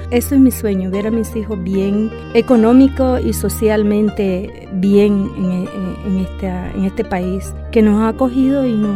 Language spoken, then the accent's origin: Spanish; Nicaragua; Creo que como los nicaragüenses pasamos esta etapa de la guerra